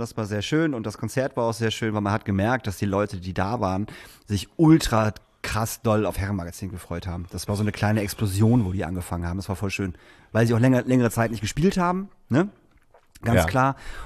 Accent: Lingen, Lower Saxony, Germany; Und Kochlöffel war zum Beispiel bei uns in Lingen zum Beispiel, war Kochlöffel, wie gesagt, da war ich 5, 6, da gab es das halt schon.

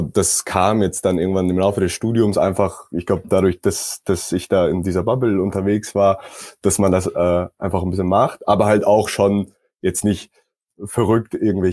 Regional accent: South Korea; now in Germany; ursprünglich komme ich aus Südkorea, bin jetzt aber doch seit einigen Jahren in Deutschland und auch glücklich in Deutschland

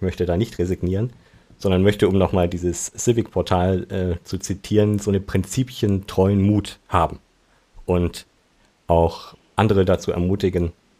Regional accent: East Germany, Germany; ich bin Ostdeutscher

